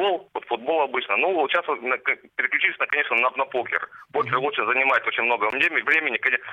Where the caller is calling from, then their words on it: Sakhalin Oblast, Russia; из Сахалина, север Сахалина.